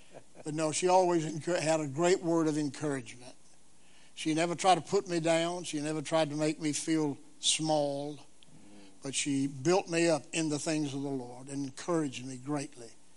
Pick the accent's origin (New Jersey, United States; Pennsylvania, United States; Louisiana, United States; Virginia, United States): Virginia, United States; Danville; Well, I came from Danville, Virginia, to the Bible Baptist Seminary.